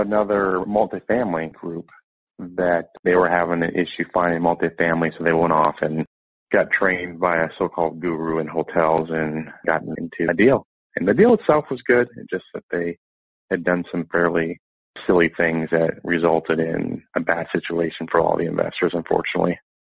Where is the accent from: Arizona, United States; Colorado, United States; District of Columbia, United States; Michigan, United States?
Michigan, United States; Owosso; I grew up in Owosso.